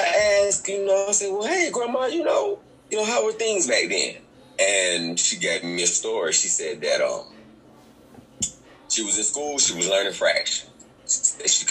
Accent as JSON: {"language": "English", "town": "Valdosta", "region": "Georgia", "country": "United States", "tie": "born or raised there", "said": "growing up in Valdosta is so"}